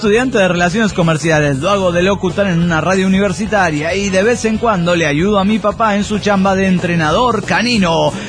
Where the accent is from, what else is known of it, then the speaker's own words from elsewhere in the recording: Aguascalientes, Mexico; se llama Aguascalientes, le digo yo. Yo supuse que, como le dije el nombre del lugar, ya sabría dónde quedaba mi ciudad natal.